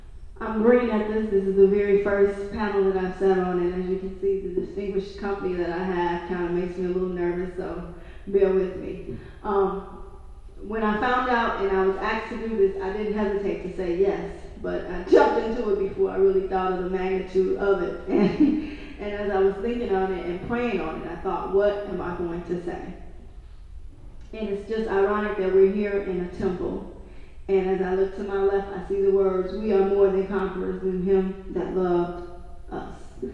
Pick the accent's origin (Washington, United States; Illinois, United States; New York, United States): Illinois, United States; Bronzeville; I reside in Englewood. I'm a homeowner in Englewood. I grew up in Bronzeville, yet but a few blocks away from Robert Taylor Homes.